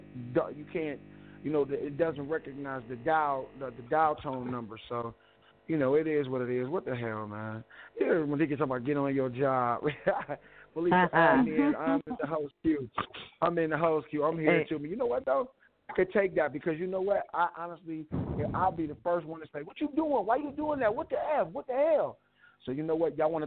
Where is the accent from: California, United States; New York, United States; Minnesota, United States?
New York, United States; Queensbridge; I'm from Queensbridge, the 41st side of things, son.